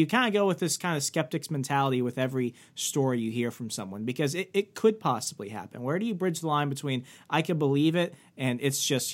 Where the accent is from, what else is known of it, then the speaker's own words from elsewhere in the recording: Arizona, United States; I grew up in Arizona, and I'm a military brat, so we moved around like every year and a half, every 2 years.